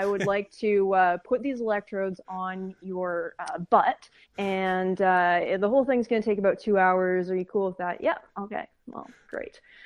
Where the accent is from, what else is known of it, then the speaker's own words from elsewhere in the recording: Canada; especially I'm coming from Canada, and I'm in this kind of foreign place.